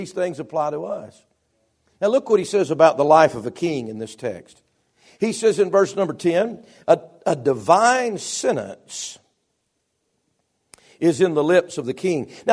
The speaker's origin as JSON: {"language": "English", "country": "United States", "said": "When I think of a sentence as just an American, I think of a sentence."}